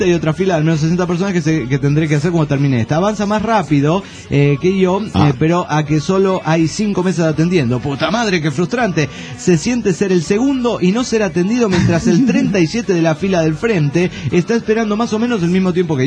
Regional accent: Cochabamba, Bolivia; de Cochabamba, Bolivia.

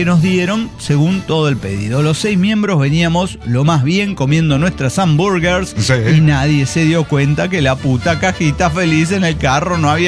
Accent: Oaxaca, Mexico; de Oaxaca.

